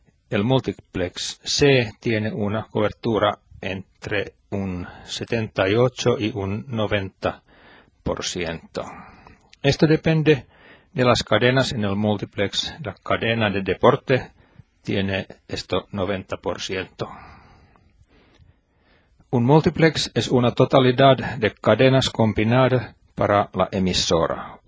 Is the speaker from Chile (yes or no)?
no; Hämeenlinna, Kanta-Häme, Finland; Spanish is a second language; de Hämeenlinna, Finlandia, 500 kilómetros al sur del círculo polar ártico.